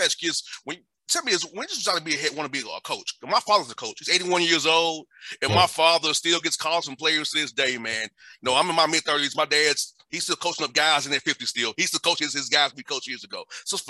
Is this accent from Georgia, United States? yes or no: yes; Savannah, Georgia, United States; I'm from Savannah, 2 hours from Macon, doubling right up the road.